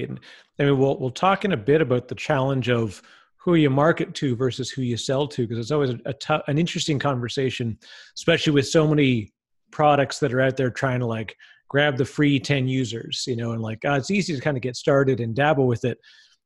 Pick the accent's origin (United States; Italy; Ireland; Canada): Canada; But, you know, I'm also, I mean, I'm too Canadian maybe. I like to stay the humble roots